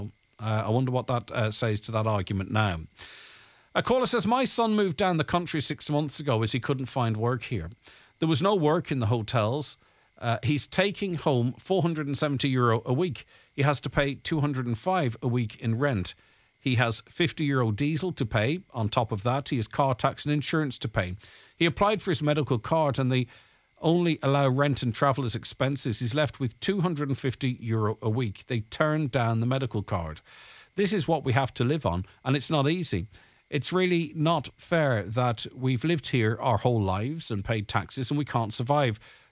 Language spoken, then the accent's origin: English; Ireland; I can't get medical card, right. I'm Irish. It means I'm means tested.